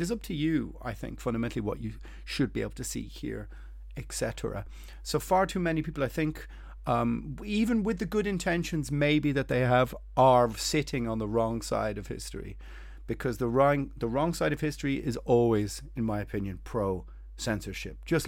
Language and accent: English; Ireland; but I am Irish, so I think I have it within my lived experience to think or of these things, or at least it is part of my cultural historical inheritance